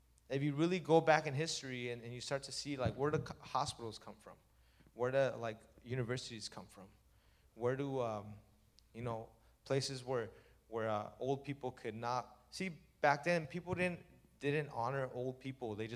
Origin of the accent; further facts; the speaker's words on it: Los Angeles, California, United States; I'm not from Pico. I'm from East LA, Los Angeles. That's where I used to hang out.